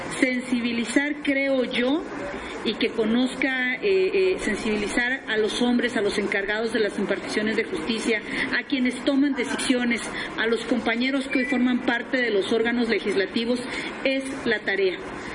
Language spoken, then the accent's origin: Spanish; Puebla, Mexico; Quiero compartirles que en Puebla, yo soy del estado de Puebla